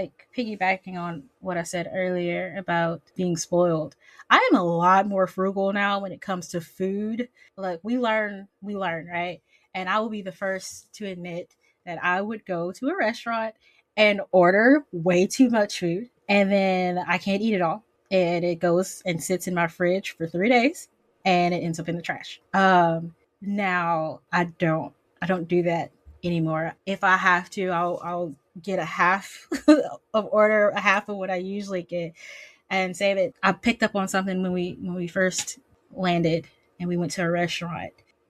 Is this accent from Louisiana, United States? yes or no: yes; Louisiana, United States; So, okay, I'm from Louisiana. So I actually live a few hours away from the port where the slave trade occurred.